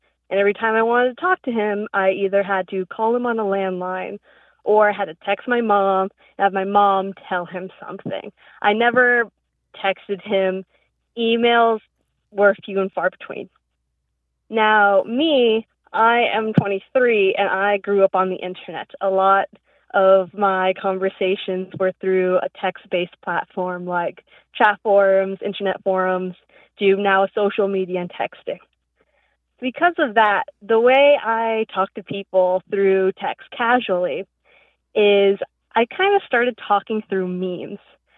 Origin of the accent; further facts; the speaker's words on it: Virginia, United States; I'm from Virginia.